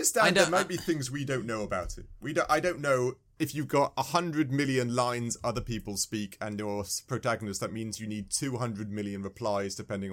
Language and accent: English; England, United Kingdom; I am from England, ladies and gents. I'm sure, hopefully, I've still got an accent of some sort where it denotes it.